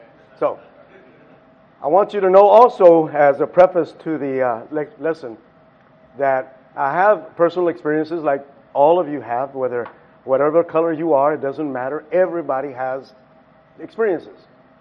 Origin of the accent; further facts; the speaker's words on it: Texas, United States; I grew up in West Texas.